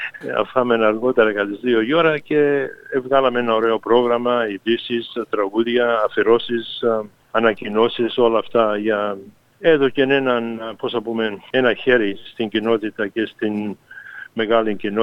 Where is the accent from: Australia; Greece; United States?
Australia; Southport, Queensland; Στο έναν μικρό χωριό στο νότιο της Μπρισβάνης, λέγεται Southport. Είναι 100 χιλιόμετρα νότια από το Brisbane, μία ώρα με το αμάξι. Εκεί πέρα γεννήθηκα, πήγα στο σχολείο